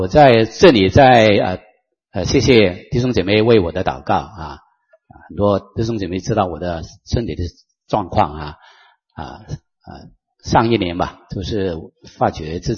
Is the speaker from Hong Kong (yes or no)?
yes; Hong Kong; accent: Hong Kong Mandarin; Chinese is a second language; 我是从香港来的，所以你听呢，我的普通话就是港普了，香港的普通话啊